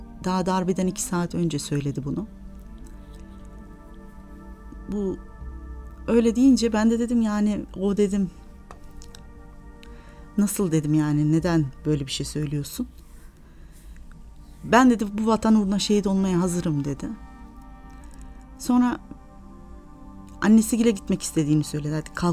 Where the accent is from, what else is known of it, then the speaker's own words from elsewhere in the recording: Nuremberg, Bavaria, Germany; Biz çocukluktan ikimiz de doğma büyüme yurt dışında. Nürnberg'liyiz. Evet. Almanya'da Nürnberg'de yaşadık. Doğma büyüme Nürnberg'liyiz.